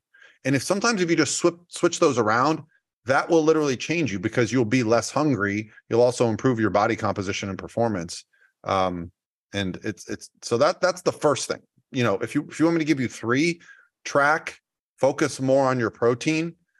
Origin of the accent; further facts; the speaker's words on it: Tarpon Springs, Florida, United States; Tarpon Springs, Florida. It's just right outside of Tampa.